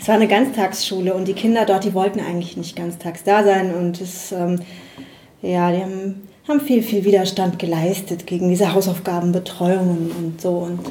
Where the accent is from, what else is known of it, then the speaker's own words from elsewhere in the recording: Bad Brücken, Rhineland-Palatinate, Germany; Ich komme aus dem kleinen Ort Bad Brücken, der ist in der Nähe von Bad Kreuznach und Bad Kreuznach liegt ganz grob so in Mainz-Bingen die Ecke.